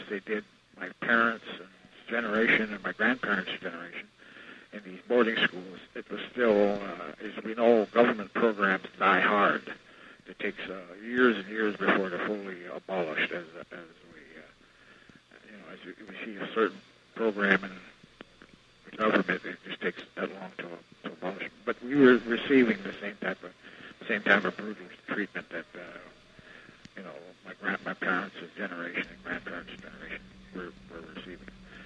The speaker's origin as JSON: {"language": "English", "region": "North Dakota", "country": "United States", "tie": "born or raised there", "said": "I was raised on the Turtle Mountain Chippewa Reservation and also the Fort Totten Dakota Reservation."}